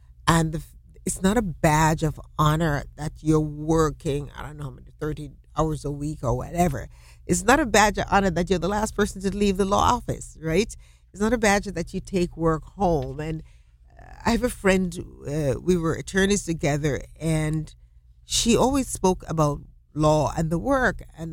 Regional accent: Jamaica; now in DeLand, United States; I grew up in Jamaica, and when I was 12, I said to my mother that I wanted to be a lawyer.

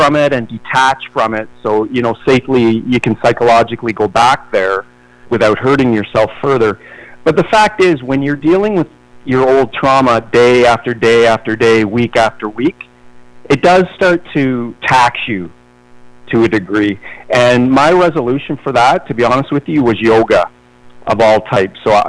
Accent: Canada; And I'm Canadian, right? So I know French.

